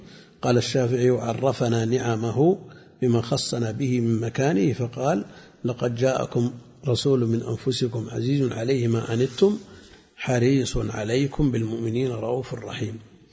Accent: Najd, Saudi Arabia; تأثر عندنا في نجد كثير، بعض الألفاظ ننطقها موجودة في لغاتهم.

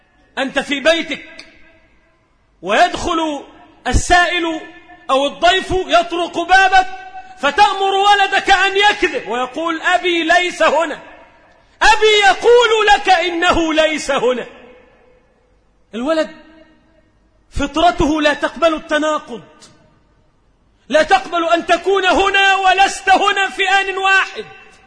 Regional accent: Faiyum, Faiyum Governorate, Egypt; هنا عندنا في الفيوم لما كانت امرأة الهالك زارت بلدنا مرة

